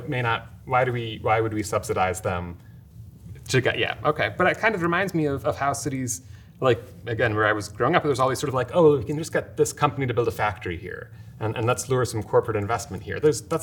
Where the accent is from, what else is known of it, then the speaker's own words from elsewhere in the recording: Missouri, United States; So I grew up in Missouri in a small town, and there wasn't a lot